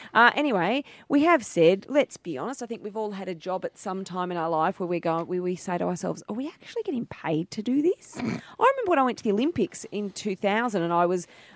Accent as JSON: {"language": "English", "country": "Australia", "said": "Australia Post. I mean, that's as Aussie as. We love our posties. I want our posties to get that money."}